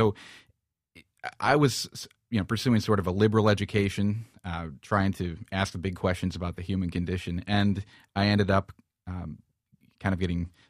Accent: Michigan, United States; I grew up in Michigan, but I joined the Navy at 17 and went to the Naval Academy in Annapolis, Maryland.

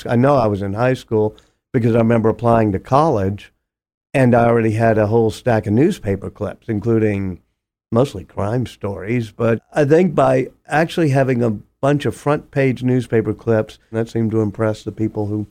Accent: the South, United States; which also comes from being a Southerner and a storyteller.

